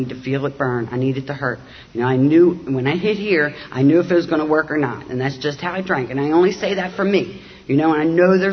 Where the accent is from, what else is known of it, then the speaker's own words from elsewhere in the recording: Baltimore, Maryland, United States; the people that I was raised around in South Baltimore, we never had anything.